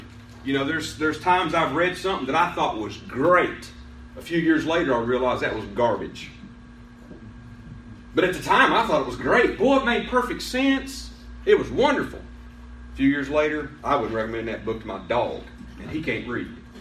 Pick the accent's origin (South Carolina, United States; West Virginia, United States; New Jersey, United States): West Virginia, United States; I'm from West Virginia. So, but I said, I'm just kind of a hillbilly.